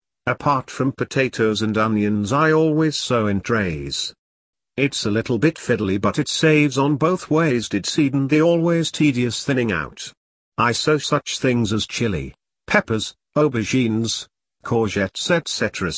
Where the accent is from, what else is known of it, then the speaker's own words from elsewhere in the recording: Yorkshire and the Humber, United Kingdom; born there; now in Cumbria, United Kingdom; Being a Yorkshire man by birth, if now a Cumbrian by circumstance, means I'm always on the lookout for a bargain or even a freebie.